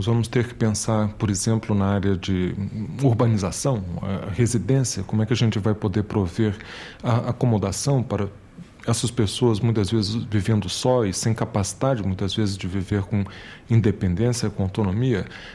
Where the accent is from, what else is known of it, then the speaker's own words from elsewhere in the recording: Brazil; born there; eu tenho 50 anos e quando eu nasci no Brasil, a esperança de vida era de 42 anos.